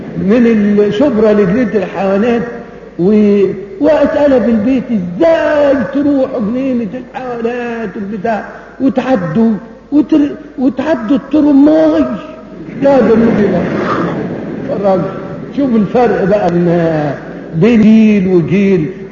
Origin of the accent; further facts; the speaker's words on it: Egypt; وانا عشت وانا صغير متمتع بمصر دي متعة لا تتصوروها